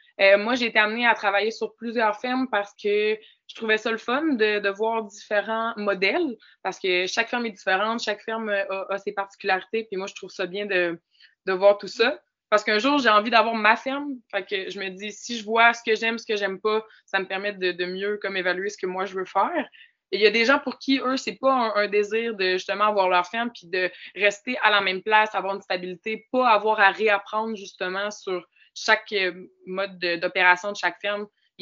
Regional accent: Quebec City, Quebec, Canada; Fait que je suis partie de Québec vers la Pocatière, toute seule, comme une grande.

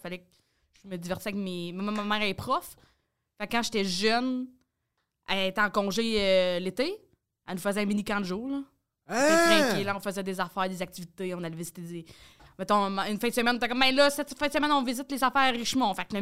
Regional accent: Drummondville, Quebec, Canada; Je suis né en 1999, à Drummondville.

